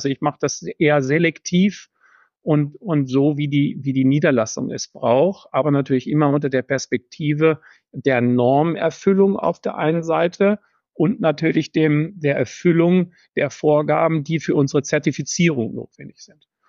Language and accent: German; Germany; now in Austria; Ich habe in Deutschland keinen Dialekt gesprochen, habe demzufolge hier keinen Dialekt verändern oder einen neuen Dialekt lernen können, sondern ich bin bei meiner Sprache geblieben